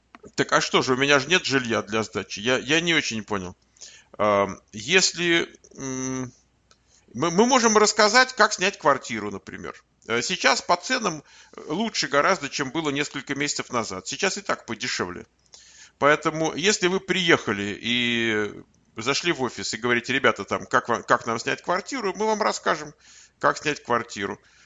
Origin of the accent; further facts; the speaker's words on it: Mexico; Russian is a second language; Вы постоянно таким голосом произносите, что я из Мексики.